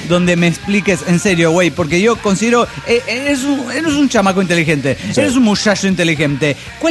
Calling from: Cuernavaca, Morelos, Mexico; de Cuernavaca, Morelos, México.

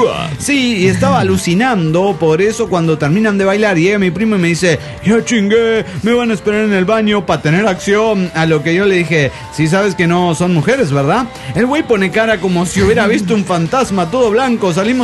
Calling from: Guadalajara, Jalisco, Mexico; de Guadalajara, Jalisco y México.

